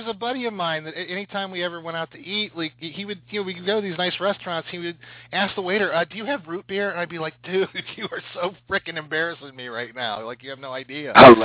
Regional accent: Columbus, Ohio, United States; So I'm from Columbus, Ohio, so I'm, you know.

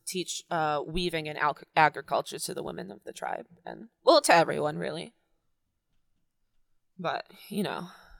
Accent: Singapore; I'm not from China. I'm from Singapore, yes, which is not China.

